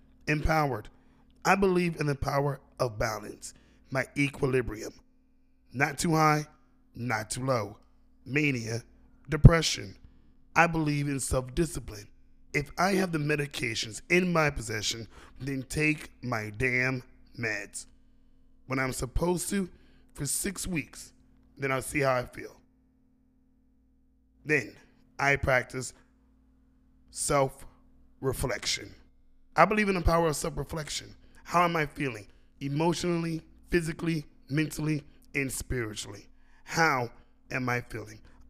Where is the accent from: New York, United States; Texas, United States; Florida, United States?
Texas, United States; I am from the Austin, San Antonio Metroplex of Texas